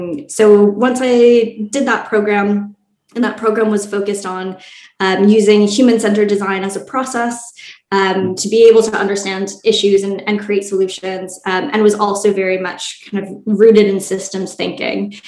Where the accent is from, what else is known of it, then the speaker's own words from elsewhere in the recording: Vancouver, British Columbia, Canada; But I grew up in Vancouver, Canada, which is a city that is like within nature. So we're really close to the beaches and water, but we have the forests and the mountains.